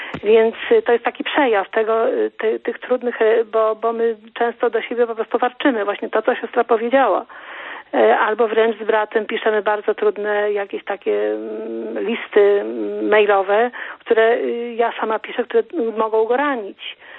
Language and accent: Polish; Warsaw, Masovian Voivodeship, Poland; jestem z Warszawy.